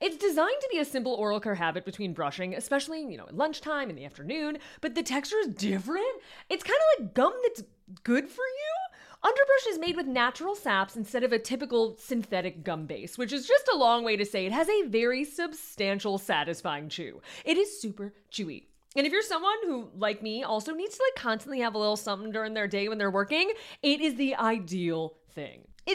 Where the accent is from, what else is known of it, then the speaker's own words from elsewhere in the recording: Midwest, United States; It was a really life-changing moment for me because I'm from the Midwest.